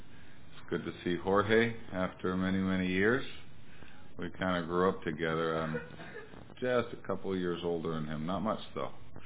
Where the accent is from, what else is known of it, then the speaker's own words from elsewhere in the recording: Peru; I was born and raised in Peru.